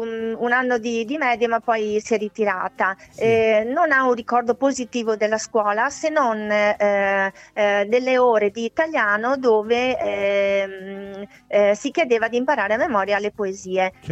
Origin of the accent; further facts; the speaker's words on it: Veneto, Italy; born there; sono nata in Polesine, è la mia terra, sono le mie radici.